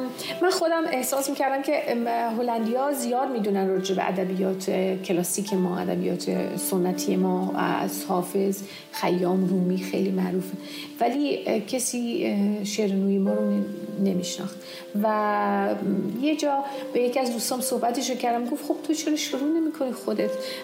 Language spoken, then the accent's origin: Persian; Isfahan, Iran; دبستان، دبیرستان همه اصفهان. من توی خانواده سنتی فرهنگی بزرگ شدم.